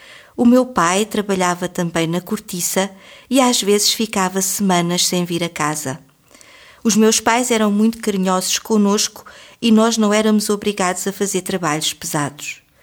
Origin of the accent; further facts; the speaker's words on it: Centro, Portugal; moved away as an adult; now in Switzerland; venho de Portugal. Tenho 30 anos e vivo há 10 anos na Suíça.